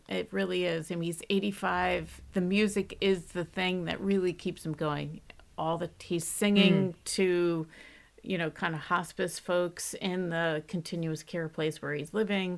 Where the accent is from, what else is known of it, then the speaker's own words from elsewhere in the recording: New Jersey, United States; Do you know, growing up in New Jersey, you know, it's hard not to have listened to WNEW, WPLJ, all of these stations coming up